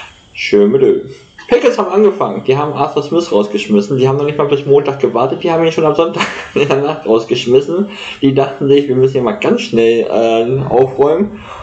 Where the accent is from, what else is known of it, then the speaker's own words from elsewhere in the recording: Celle, Lower Saxony, Germany; halt auch bei uns hier in Niedersachsen. Ne? Wir hatten ja viel Wasser. War spannend, war nicht ohne. Ich komme ja aus Celle.